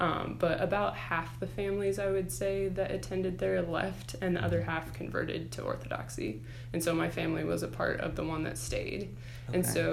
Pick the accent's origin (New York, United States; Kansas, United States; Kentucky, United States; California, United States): Kansas, United States; Hillsboro; now in Lawrence, United States; So I grew up in Hillsboro, Kansas, but I've lived in Lawrence for about the past 6 years. Okay. But that's where I would say I was from.